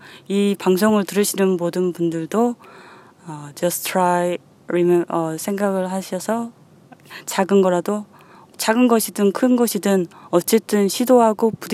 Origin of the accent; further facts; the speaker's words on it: South Korea; 제가 이제 여행 초반에 사람들이 어디서 왔냐 이렇게 질문했을 때 제가 이제 코리아라고 답하면 꼭 노스, 사우스 이런 걸 물어봐요.